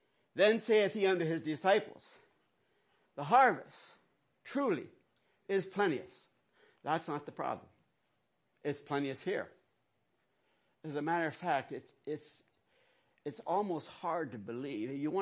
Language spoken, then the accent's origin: English; McEwensville, Pennsylvania, United States; listen, I grew up around here. I grew up in McEwensville. You can't be more country than that. I grew up in McEwensville.